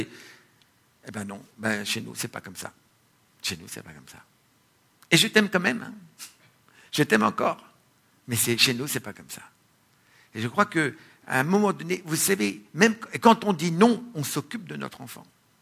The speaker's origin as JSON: {"language": "French", "country": "France", "said": "Il y a un livre qui a été écrit chez nous en France"}